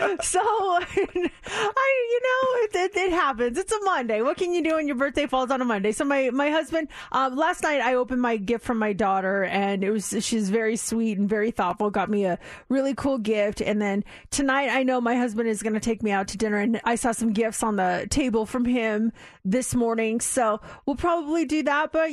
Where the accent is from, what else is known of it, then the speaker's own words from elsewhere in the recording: Colorado, United States; born there; since I was born in Colorado, they're 1 hour ahead.